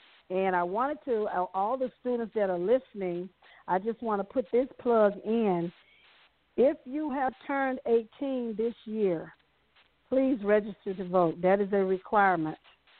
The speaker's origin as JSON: {"language": "English", "town": "Baton Rouge", "region": "Louisiana", "country": "United States", "tie": "born or raised there", "said": "we started another group in my hometown of Baton Rouge, Louisiana."}